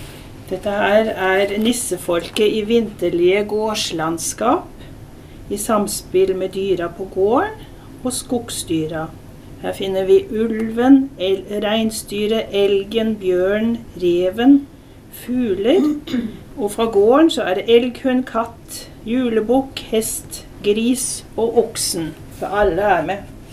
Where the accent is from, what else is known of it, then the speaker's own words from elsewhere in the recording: Northern Germany, Germany; Norwegian is a second language; now in Norway; så er jeg opprinnelig tysk. Jeg vokste opp i Nord-Tyskland på landsbygda, på en sånn liten dorf på landet.